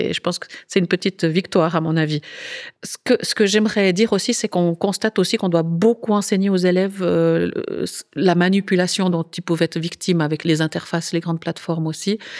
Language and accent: French; Fribourg, Switzerland; par exemple, en Valais ou chez nous à Fribourg